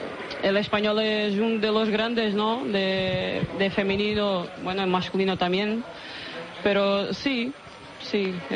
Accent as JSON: {"language": "Spanish", "country": "Portugal", "second_language": "Spanish", "said": "Sí, soy portuguesa."}